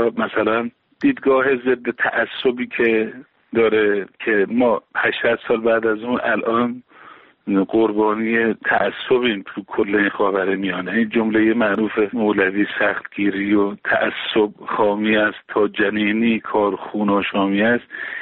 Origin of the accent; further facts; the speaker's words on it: Iran; برای من به عنوان یک ایرانی